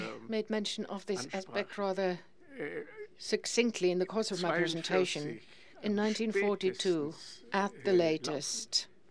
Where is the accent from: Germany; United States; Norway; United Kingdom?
Germany; Bayreuth, Bavaria; I come from Bayreuth and I'm working for the Anne Frank Center here in Berlin.